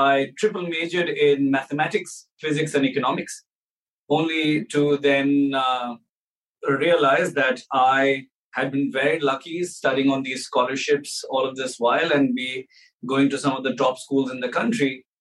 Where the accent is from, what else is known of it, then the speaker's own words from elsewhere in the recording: India; born there; I was born in India.